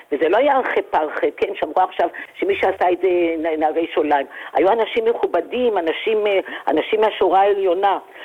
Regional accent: Jerusalem, Jerusalem District, Israel; תשמע, אני ירושלמית, ויש פסוק שאומר זכור ימות עולם.

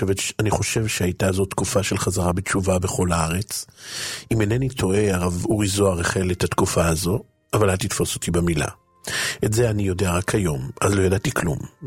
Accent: Central District, Israel; נולדתי במושב במרכז הארץ. הוריי היו חילונים כמו כל אנשי המושב. אפילו בית הכנסת לא היה שם.

